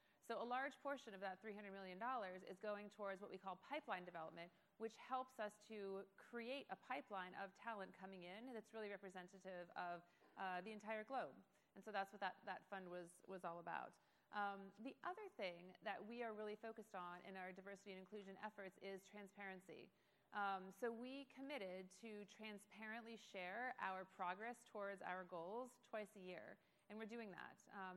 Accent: Erie, Pennsylvania, United States; now in San Francisco, United States; I live here in San Francisco. I've been here for about 15 years. I come from the East Coast. My hometown is Erie, Pennsylvania.

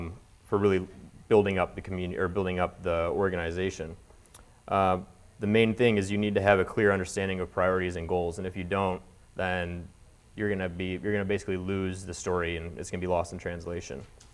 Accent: Chicago, Illinois, United States; I'm a native Chicagoan, so as most millennials describe themselves, I'm actually from the Chicago suburbs.

